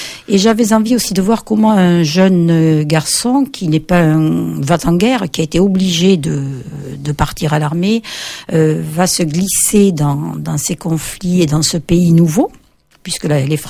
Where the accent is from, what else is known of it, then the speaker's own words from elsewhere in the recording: Occitanie, France; alors que je suis aussi originaire du Lot et que j'y ai passé une partie de mon enfance.